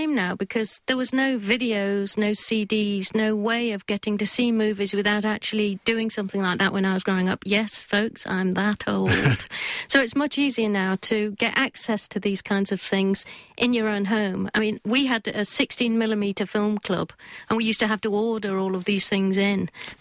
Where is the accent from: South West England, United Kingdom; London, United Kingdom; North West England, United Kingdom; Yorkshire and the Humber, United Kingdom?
Yorkshire and the Humber, United Kingdom; moved away; and so we moved from God's own country, Yorkshire, to Lancashire, because I ended up playing chess for Lancashire in Roses matches.